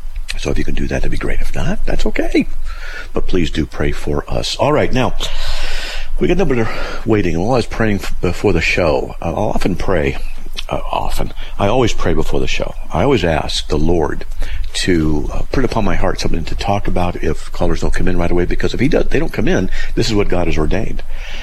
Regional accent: California, United States; now in Idaho, United States; Let me tell you, I'm from Southern California.

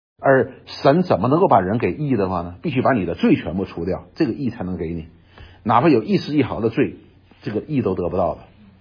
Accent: China

